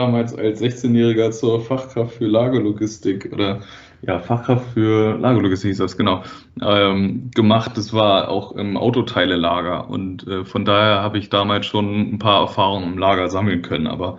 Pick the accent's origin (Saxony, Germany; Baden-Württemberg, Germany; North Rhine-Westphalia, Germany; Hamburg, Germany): Hamburg, Germany; born there; Ich bin in Hamburg geboren, ich bin halb Schweizer, ja, okay. Aber ich bin in Hamburg geboren trotzdem.